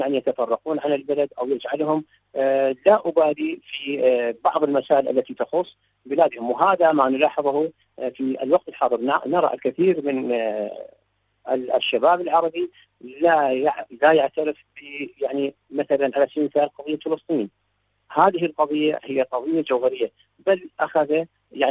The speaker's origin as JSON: {"language": "Arabic", "country": "Iraq", "said": "من العراق."}